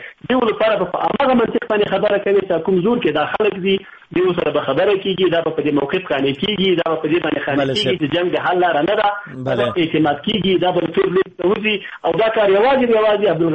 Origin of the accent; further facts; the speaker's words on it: Logar, Afghanistan; زه د افغانستان د یو بچي په صفات او د لوګر د یو خلکو د استادو په صفات